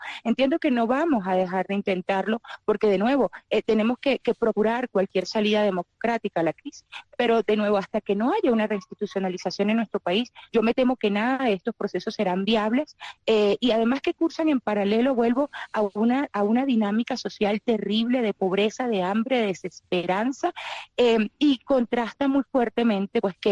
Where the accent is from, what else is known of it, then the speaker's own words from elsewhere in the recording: Margarita, Nueva Esparta, Venezuela; Yo soy de Margarita